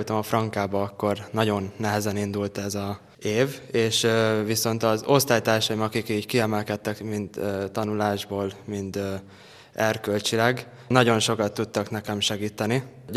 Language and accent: Hungarian; Dunalmás, Komárom-Esztergom, Hungary; Én Dunalmásról jöttem